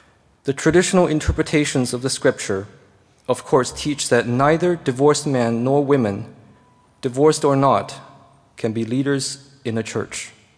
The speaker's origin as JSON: {"language": "English", "country": "China", "tie": "born or raised there", "said": "I grew up in China during the 70s and 80s"}